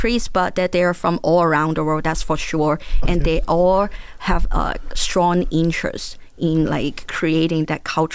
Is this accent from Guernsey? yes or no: no; Hong Kong; first language Cantonese; English is a second language; So I'm from Hong Kong, right? So I speak Cantonese.